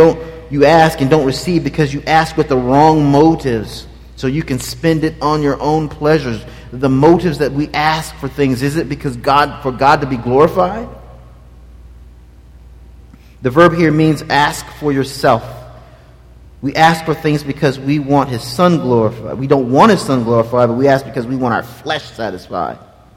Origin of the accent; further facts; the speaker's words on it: the South, United States; I grew up in the South. I'm a first-generation post-segregation kid.